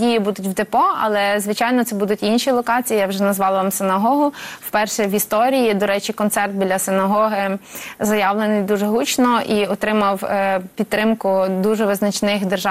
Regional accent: Brody, Lviv Oblast, Ukraine; я сама також родом з Бродів і фактично біля цієї синагоги виросла.

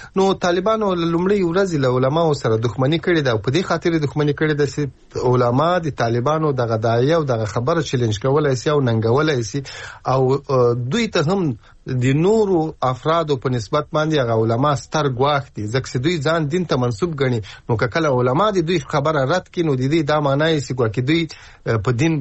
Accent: Ghazni, Afghanistan; زه تاسو ته معلومه ده زه د غزنی ولایت یم

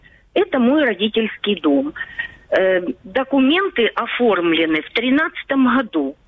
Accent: Crimea, Ukraine; Мама и я родились в Крыму. Я крымчанка в четвертом поколении.

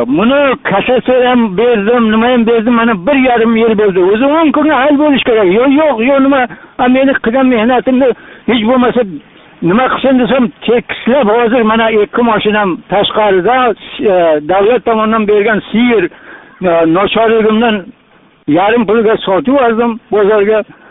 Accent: Termez, Surxondaryo Region, Uzbekistan; now in Denov, Uzbekistan; Men mana O'zbekiston Respublikasi Surxondaryo oblasti Termizdan. Shu Denov rayonida turaman.

